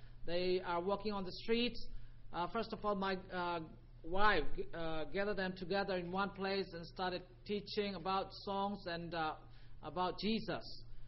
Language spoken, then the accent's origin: English; Myanmar; I came from Burma.